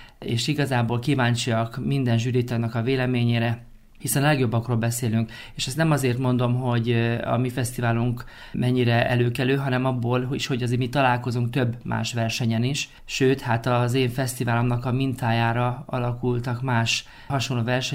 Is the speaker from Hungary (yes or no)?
yes; Sátoraljaújhely, Borsod-Abaúj-Zemplén, Hungary; also born or lived in Pécs; 10 évet töltöttem Pécsen, mielőtt hazaköltöztem Sátorújhelyre, szülővárosomba